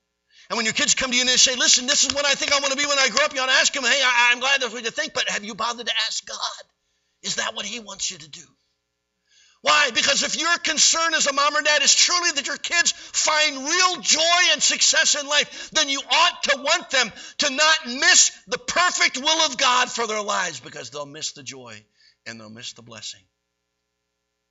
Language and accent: English; Pennsylvania, United States; And remember, I grew up outside of Philadelphia, so all it took was a bounce or two of a basketball and everybody for three blocks around was there playing ball.